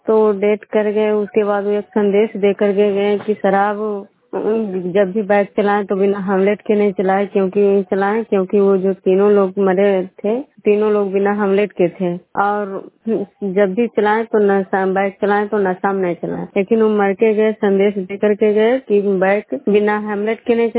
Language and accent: Hindi; Bihar, India; मैं विष्णुपुर ग्राम खेड़ा पंचायत नालंदा जिला नरोसा प्रखंड के निवासी हूँ।